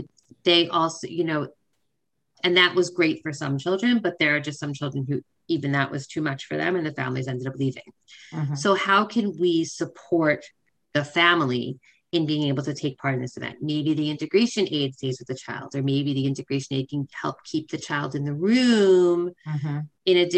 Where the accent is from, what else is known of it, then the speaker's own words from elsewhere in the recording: United States; moved away; I'm from the States originally, so I'm learning a lot of how the sort of post-high school world here works myself.